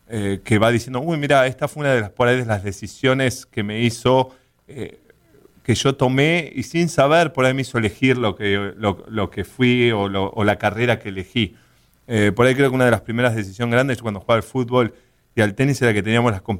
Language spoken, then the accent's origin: Spanish; Buenos Aires Province, Argentina; La verdad que nací en Buenos Aires. No nací un poquito a las afueras de Buenos Aires. Buenos Aires en sí, cerca del aeropuerto.